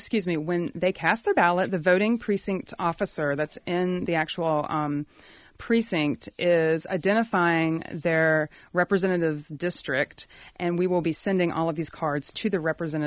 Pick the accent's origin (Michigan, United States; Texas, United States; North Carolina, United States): North Carolina, United States; Raleigh; It's funded, supported by the City of Raleigh, which is fantastic because I grew up in Raleigh.